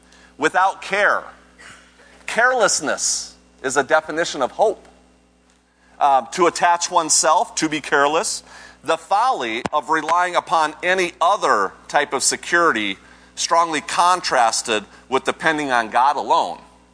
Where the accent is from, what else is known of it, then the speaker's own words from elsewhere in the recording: Las Vegas, Nevada, United States; I'm from Vegas